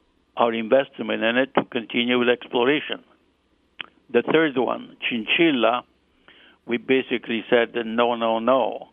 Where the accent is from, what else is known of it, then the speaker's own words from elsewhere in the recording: Rome, Lazio, Italy; now in Canada; I'm a native, and I grew up in Rome, Italy, until I immigrated to Canada in 1959. And I've been a Canadian, probably so, for the many, many years.